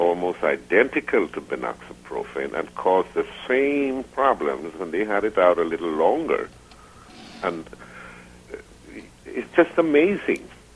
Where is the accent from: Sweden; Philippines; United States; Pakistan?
Sweden; though I don't look like a Swede. I'm of Indian extraction, and I've lived in Sweden most of my life